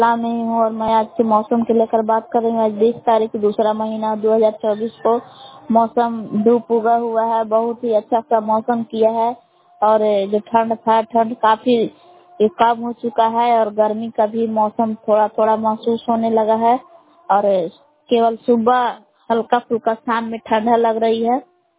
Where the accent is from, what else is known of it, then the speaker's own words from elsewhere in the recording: Bhabua, Bihar, India; ग्राम बेलांस जिला का मूर भभुआ के निवासी हूँ।